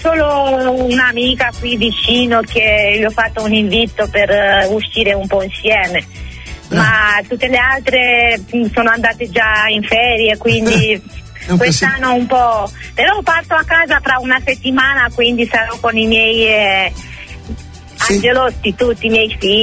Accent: Romania; Italian is a second language; now in Florence, Italy; Sì. Ecco, io sono dalla Romania.

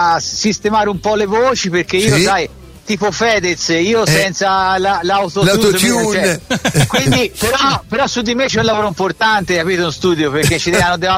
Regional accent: Tuscany, Italy; noi da toscani, specialmente intorno a Firenze

